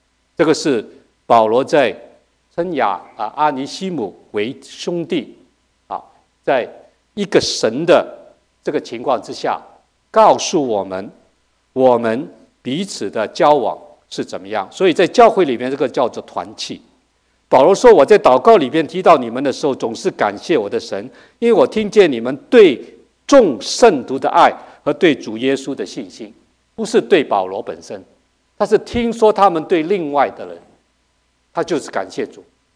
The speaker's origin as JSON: {"language": "Chinese", "country": "Hong Kong", "tie": "born or raised there", "also_born_or_lived": "China", "said": "我在香港长大，我在中国出生，"}